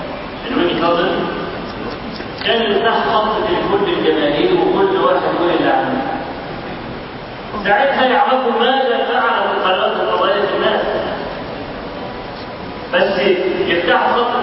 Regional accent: Egypt; أن الفضائيات عندنا في مصر

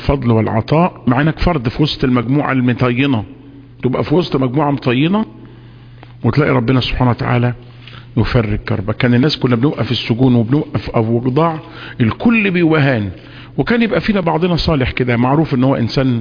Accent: Egypt; لغايه دلوقتي بنقول احنا مصريين

